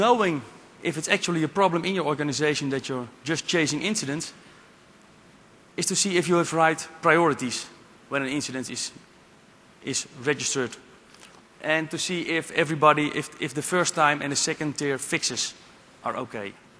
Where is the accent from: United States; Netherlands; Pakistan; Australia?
Netherlands; I'm from the Netherlands.